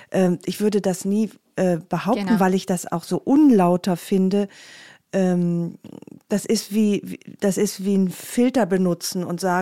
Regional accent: Rhineland, Germany; Ich bin Rheinländerin

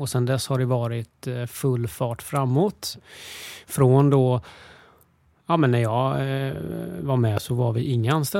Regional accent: Gothenburg, Västra Götaland County, Sweden; now in Stockholm, Sweden; Älskar att ni älskar Göteborg, min hemstad. Men det är vår i Stockholm för första gången

